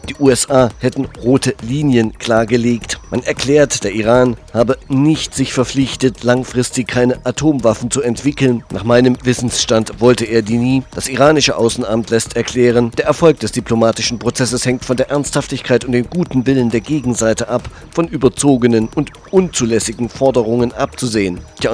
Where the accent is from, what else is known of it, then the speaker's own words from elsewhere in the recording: Erfurt, Thuringia, Germany; aus meiner Heimat Stadt Erfurt.